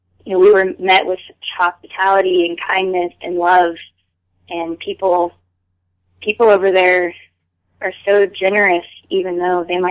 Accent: Washington, United States; We were on our way to Wintergrass Bluegrass Festival in Bellevue, Washington, which is my home state.

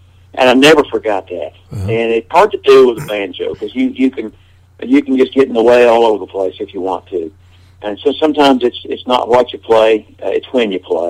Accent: Middletown, Ohio, United States; Dad landed there in the early 60s, and I grew up in Middletown hearing him on the radio.

